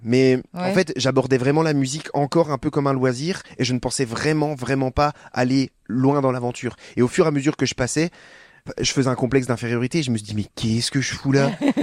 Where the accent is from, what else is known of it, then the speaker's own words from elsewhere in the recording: Grand Est, France; J'ai grandi dans le nord-est de la France, dans des montagnes, des petites montagnes, une région montagneuse qui s'appelle les Vosges. Jusqu'à mes 22, 23 ans, et après mes études, et ben je suis parti dans des plus hautes montagnes encore et à l'océan. Et maintenant, je vis entre l'océan et des hautes montagnes.